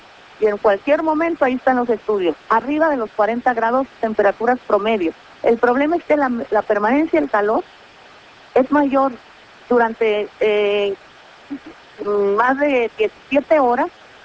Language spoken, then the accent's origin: Spanish; Mexico; Somos parte de México, somos mexicanos.